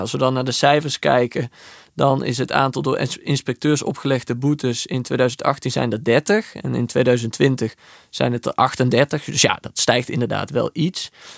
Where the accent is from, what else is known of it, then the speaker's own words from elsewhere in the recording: Netherlands; Interesseert het ons als Nederlanders wel genoeg